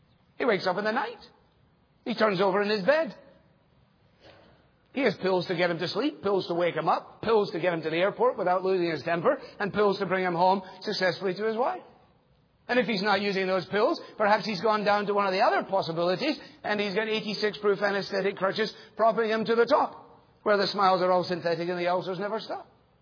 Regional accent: Glasgow, Scotland, United Kingdom; growing up in Glasgow, which is the center of the Western world's center of heart attacks and the center of alcoholism in Western Europe.

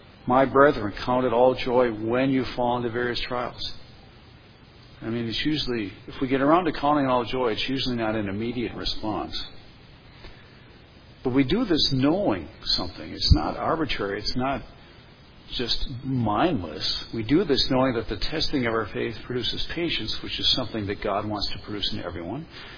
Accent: Ireland; And me being an Irishman, this is oftentimes, again, not my first response.

